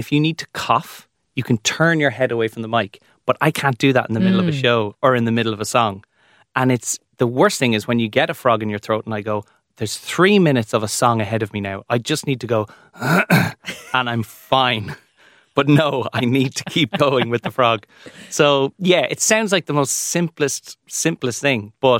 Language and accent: English; Ireland; I know that came from growing up in the Amdram background here in Ireland.